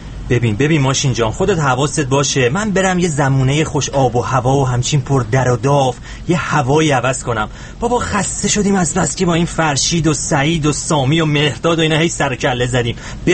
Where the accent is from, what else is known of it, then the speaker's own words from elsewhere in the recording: Iran; من ایرانی هم، ایرانی